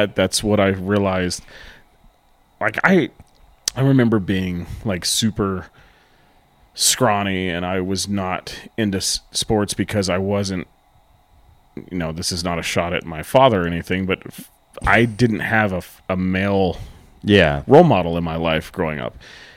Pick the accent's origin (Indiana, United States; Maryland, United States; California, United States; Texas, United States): Texas, United States; Amarillo; Growing up in the North Side Amarillo, until I met you, one of our other friends, Pierce, my friend Amos, I didn't have any white friends at all growing up.